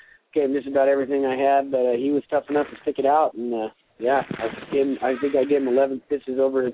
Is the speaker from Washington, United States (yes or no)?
yes; Mount Vernon, Washington, United States; I'm from Skagit County, Washington, Mount Vernon, the city and the county.